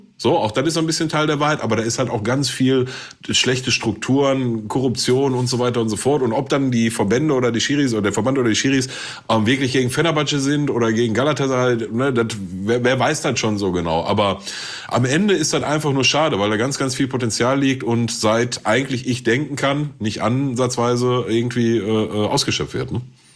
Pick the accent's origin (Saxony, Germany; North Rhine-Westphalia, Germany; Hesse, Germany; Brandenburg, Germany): North Rhine-Westphalia, Germany; Gelsenkirchen; ich komme aus Gelsenkirchen.